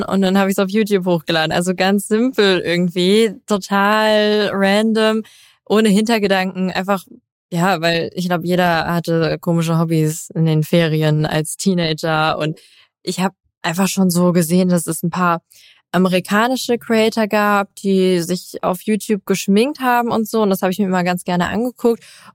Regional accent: Rhineland-Palatinate, Germany; moved away as an adult; now in Cologne, Germany; Ich komme eigentlich aus einem ganz, ganz kleinen Dörfchen in Rheinland-Pfalz, also gar nicht Köln. Ich bin erst 2015 nach Köln gezogen zum Studieren und irgendwie fühlt es sich seitdem an wie meine Heimat, weil ich hier auch nicht mehr weg möchte.

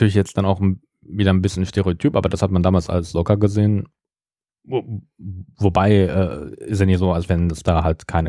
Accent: West Germany, Germany; Also hier zumindest da, wo ich groß geworden bin, hier in Westdeutschland.

